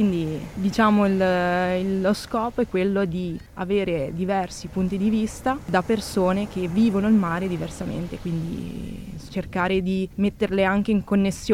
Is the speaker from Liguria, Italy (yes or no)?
yes; La Spezia, Liguria, Italy; now in Genoa, Italy; Io verso La Spezia, insomma.